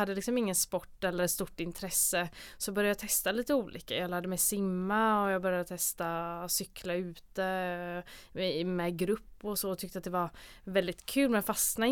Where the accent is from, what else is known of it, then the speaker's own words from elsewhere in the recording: Gothenburg, Västra Götaland County, Sweden; jag är här från Göteborg. Född, uppvuxen, pluggat gymnasiet i Göteborg, började plugga till läkare här 2010 måste det vara.